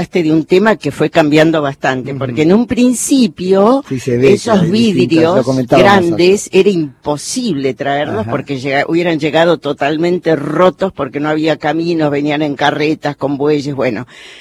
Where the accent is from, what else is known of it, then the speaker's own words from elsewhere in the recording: Buenos Aires, Argentina; now in San Martín de los Andes, Argentina; Un tiempo estuve un poco deprimida porque vengo de Buenos Aires